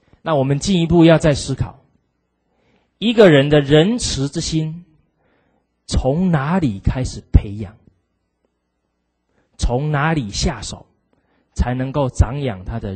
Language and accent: Chinese; China; 我们中国人说的一看就是什么富贵相。